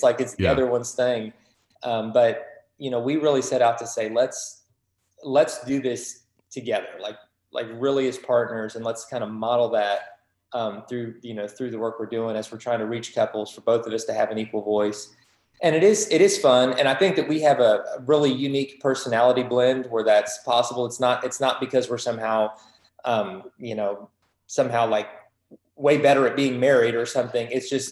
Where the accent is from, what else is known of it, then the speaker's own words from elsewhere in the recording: Georgetown, Kentucky, United States; But yeah, I grew up in Georgetown, Kentucky, the city that never sleeps.